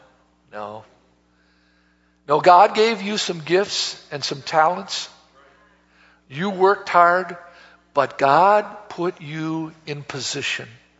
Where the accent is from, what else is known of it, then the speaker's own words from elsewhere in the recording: Oak Creek, Wisconsin, United States; also born or lived in Milwaukee; I was born in Milwaukee and raised in Oak Creek